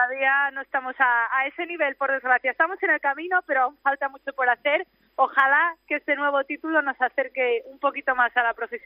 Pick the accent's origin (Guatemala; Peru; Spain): Spain; Gijón, Asturias; Sí, sí, soy asturiana, sí.